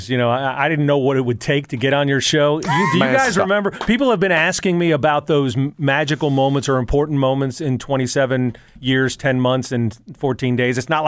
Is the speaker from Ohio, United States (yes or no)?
no; Memphis, Tennessee, United States; And in growing up in Memphis and my kids were born here, I missed a lot with them.